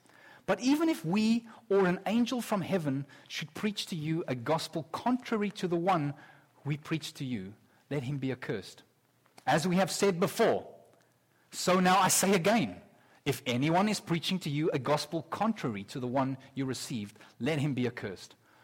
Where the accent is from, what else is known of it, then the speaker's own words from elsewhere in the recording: South Africa; now in Canada; I'm a South African, and I tell you, for the first year here in Canada